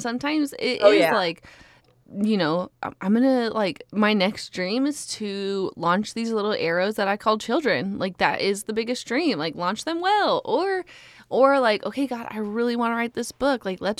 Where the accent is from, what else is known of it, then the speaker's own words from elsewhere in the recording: Alaska, United States; now in Texas, United States; I grew up in Alaska, and the mountains are so stinking majestic there.